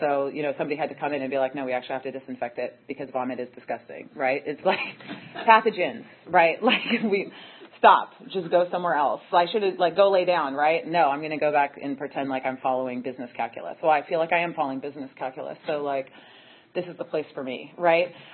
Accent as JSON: {"language": "English", "town": "Chico", "region": "California", "country": "United States", "said": "I'm from Chico."}